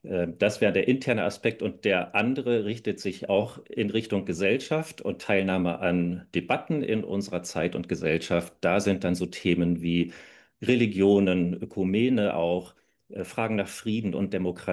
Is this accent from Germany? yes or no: yes; Northern Germany, Germany; Ja, Karneval hat tatsächlich auch sogar bei uns in Norddeutschland Höhepunkte und teilweise eine lange Tradition.